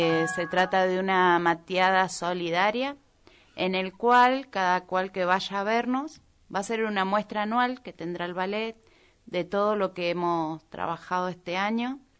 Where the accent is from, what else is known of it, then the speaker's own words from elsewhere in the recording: Argentina; Somos argentinos